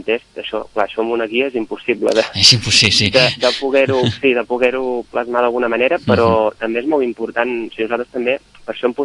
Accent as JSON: {"language": "Catalan", "town": "Vilanova i la Geltrú", "region": "Catalonia", "country": "Spain", "said": "soc d'aquests vilanovins de mirada oberta, és a dir, soc més de Garraf"}